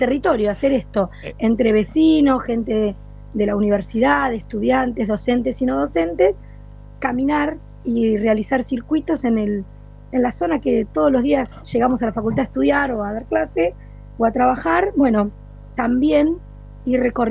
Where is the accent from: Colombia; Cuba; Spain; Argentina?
Argentina; La Plata, Buenos Aires Province; yo vivo en La Plata, soy de La Plata